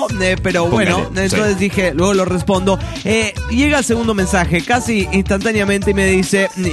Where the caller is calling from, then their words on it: New Jersey, United States; de New Jersey.